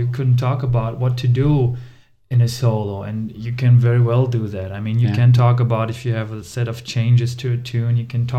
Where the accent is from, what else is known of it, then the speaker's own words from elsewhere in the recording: Germany; English is a second language; I used to play for a couple of years. I used to play in the Germany's youth jazz, national youth jazz band, jazz ensemble.